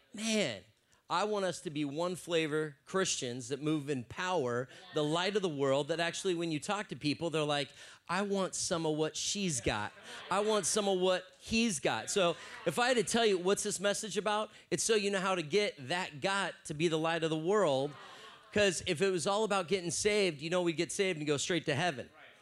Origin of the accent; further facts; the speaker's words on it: San Diego, California, United States; We're like, yep, we're from San Diego.